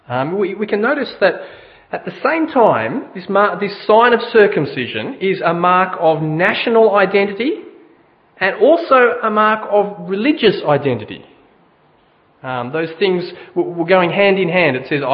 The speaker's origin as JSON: {"language": "English", "region": "Scotland", "country": "United Kingdom", "said": "I'm Scottish, so I'm... Yeah. And I'm Presbyterian, and I'll make sure my kids are too, because they're Scottish as well."}